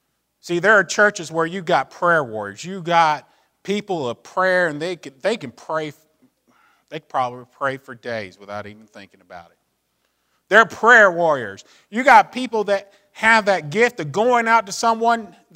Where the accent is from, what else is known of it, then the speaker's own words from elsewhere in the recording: Marietta, Georgia, United States; I'm from Atlanta or Marietta, Georgia.